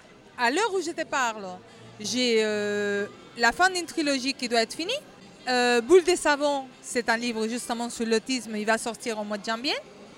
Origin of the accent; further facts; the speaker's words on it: Spain; French is a second language; en Espagne, parce que je suis espagnole